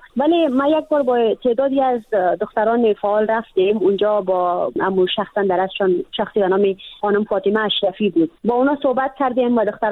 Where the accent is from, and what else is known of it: Badakhshan, Afghanistan